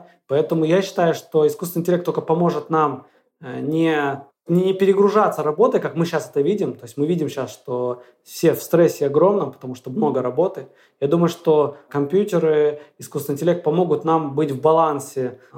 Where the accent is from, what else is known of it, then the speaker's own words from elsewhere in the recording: Kyrgyzstan; moved away as an adult; now in Moscow, Russia; я сам из Киргизии, родился в Киргизии. Ну, когда закончил университет, я переехал в Москву